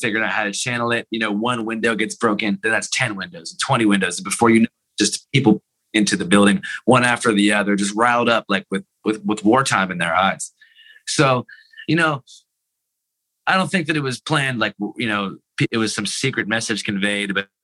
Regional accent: Seattle, Washington, United States; Well, I'm from Seattle

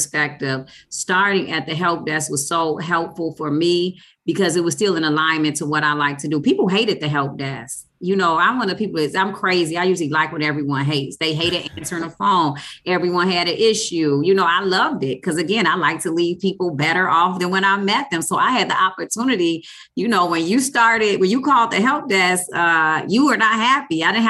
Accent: Chicago, Illinois, United States; So I am from Chicago, Illinois, the south side of Chicago. I'm very proud of being where I'm from

